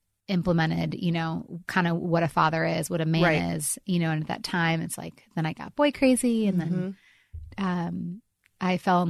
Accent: Michigan, United States; I grew up in Michigan. I loved it. We grew up in a really small part of the town.

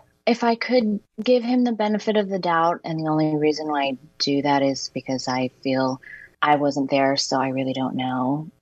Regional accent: Waco, Texas, United States; also born or lived in Hawaii; I was born in Hawaii. And then when my mom decided to move us to Texas, I don't think I was more than two.

